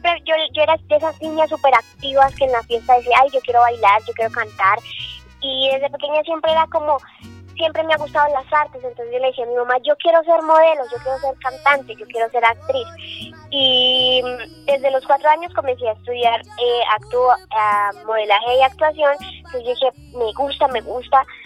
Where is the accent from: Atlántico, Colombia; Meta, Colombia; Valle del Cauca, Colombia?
Meta, Colombia; Villavicencio; now in Bogotá, Colombia; Yo soy llanera, orgullosamente llanera, soy de Villavicencio Meta, nacida y criada allá, nomás que pues en estos momentos por buscar nuestro futuro, poder crecer más mi carrera, estamos en Bogotá.